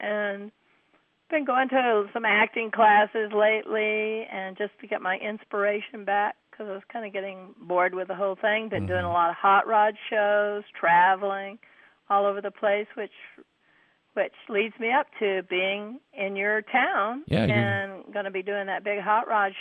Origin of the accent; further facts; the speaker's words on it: Fort Worth, Texas, United States; also born or lived in Norman, Oklahoma; I was born in Norman, Oklahoma, and I lived in Fort Worth, Texas, and that's where I grew up, in Fort Worth.